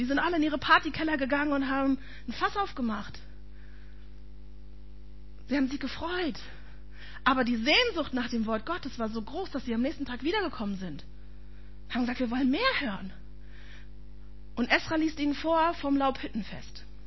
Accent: Berlin, Germany; Ich bin ja Berliner, bei uns gab es nicht unbedingt Religionsunterricht als ordentliches Schulfach.

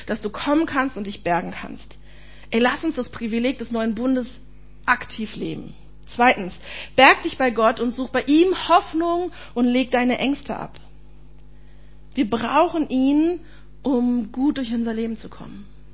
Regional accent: Berlin, Germany; Ich komme aus Berlin

